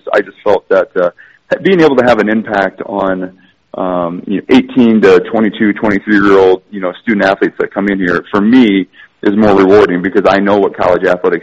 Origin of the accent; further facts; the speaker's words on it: Iowa, United States; Yeah, I grew up in Northeast Iowa, a small town, a great athletic community.